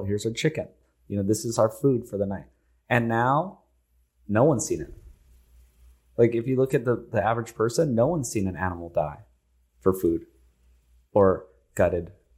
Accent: Hawaii, United States; And I'm from Hawaii, and they have a lot of Axis deer.

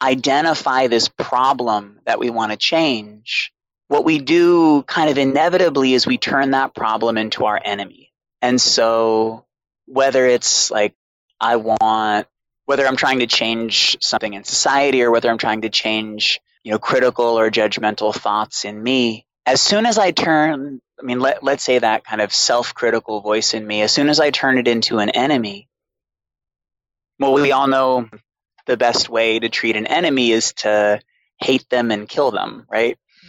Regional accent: Boston, Massachusetts, United States; I grew up in Boston with a single alcoholic mother.

